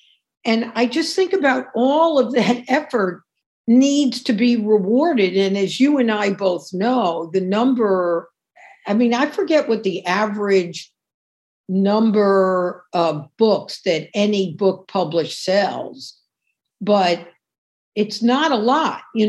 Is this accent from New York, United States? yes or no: yes; New York City, New York, United States; And as a New Yorker, you know, you see where there was like this huge farm in what's now Times Square